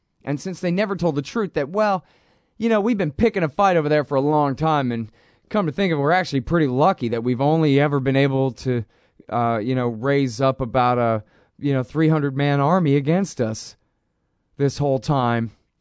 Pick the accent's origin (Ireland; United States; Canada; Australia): United States; But anyway, I'm from America, so that's my analogy.